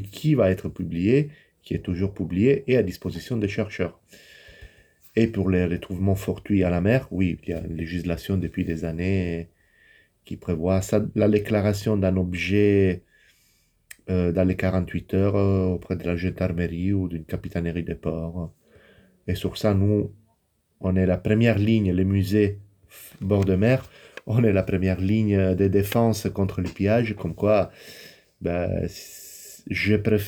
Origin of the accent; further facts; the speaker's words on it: Italy; French is a second language; now in France; je suis italien, pas seulement d'origine, mais véritablement italien.